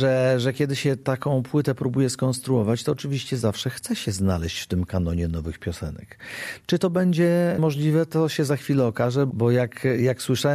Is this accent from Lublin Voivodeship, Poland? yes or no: no; Świętokrzyskie Voivodeship, Poland; A ja z Gór Świętokrzyskich wszystkich